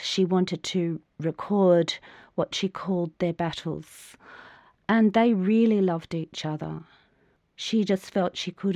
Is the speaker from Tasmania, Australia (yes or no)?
no; Sydney, New South Wales, Australia; I grew up in Sydney in a suburb close to Castle Crag, which was designed by the Griffins